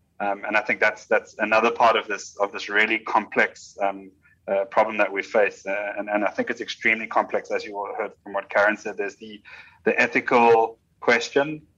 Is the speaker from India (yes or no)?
no; South Africa; I'm from Southern Africa, where in South Africa specifically